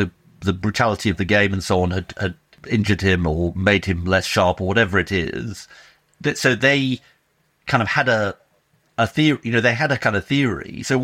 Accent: Boston, Massachusetts, United States; I grew up in partly in Boston and New England were terrible for such a long time

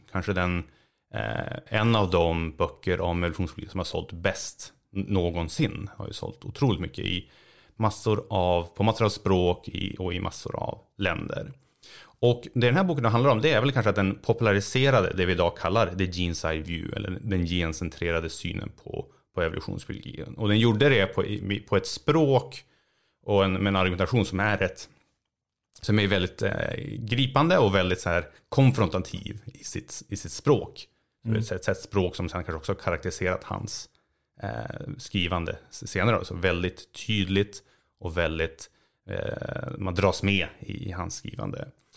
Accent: Uppsala, Uppsala County, Sweden; moved away as an adult; also born or lived in Edinburgh / Toronto; now in United States; jag är ju uppvuxen i Uppsala men har inte bott där sedan jag tog studenten. Så att jag har pluggat först i grundexamen i Skottland, i Edinburgh. Disputerade jag i Toronto, Kanada. Och de senaste 5-6 åren har jag varit verksam i USA.

